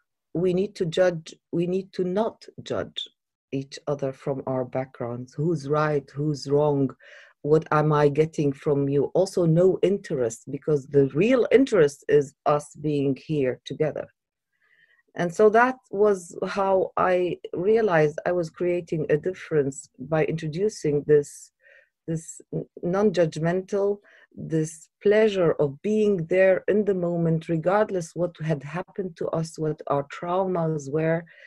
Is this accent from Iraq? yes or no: yes; Iraq; now in London, United Kingdom; when I grew up in Iraq, my father and his colleagues were building the country.